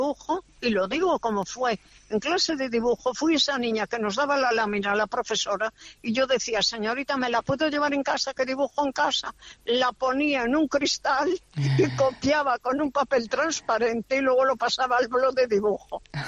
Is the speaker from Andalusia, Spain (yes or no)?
no; Zamora, Castile and León, Spain; born there; Sigo siendo, adorando mi tierra al máximo. Quiero a toda España, a uh-huh. toda, me da igual. Y adoro Zamora.